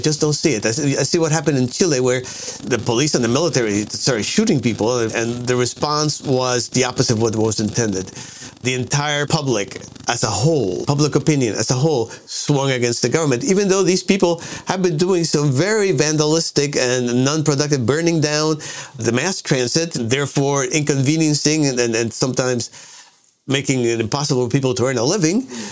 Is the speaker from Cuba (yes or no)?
yes; Cuba; I come from Cuba, okay? By the time I was 10 years old, I had had a right-wing dictatorship and a left-wing dictatorship.